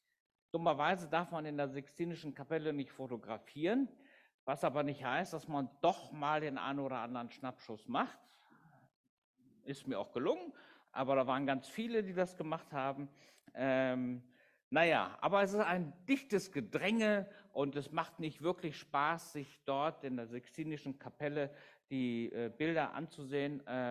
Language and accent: German; Düsseldorf, North Rhine-Westphalia, Germany; also born or lived in Frankfurt; vielleicht noch 56 bin ich. Geboren in Frankfurt, aufgewachsen in Düsseldorf. So ein bisschen Rheinländer steckt dann doch noch in mir.